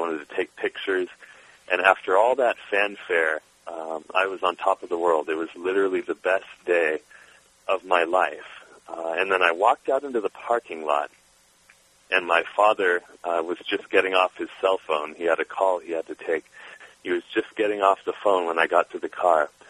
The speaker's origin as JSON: {"language": "English", "town": "Redondo Beach", "region": "California", "country": "United States", "tie": "born or raised there", "said": "I grew up in Redondo Beach, California, and long before I ever skied, my mom would take us to the beach."}